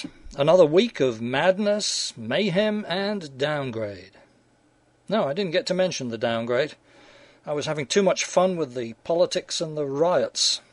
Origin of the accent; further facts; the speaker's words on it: England, United Kingdom; knowing, as an Englishman does, certain regrettable tendencies common among sailors